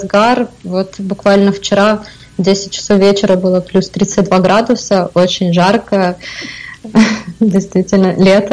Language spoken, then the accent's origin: Russian; Kyiv, Ukraine; moved away as an adult; now in Brazil; но вообще я из Киева, из Украины, я там родилась, выросла, училась, но последние 2 года я путешествую, поэтому вот сейчас я в Бразилии.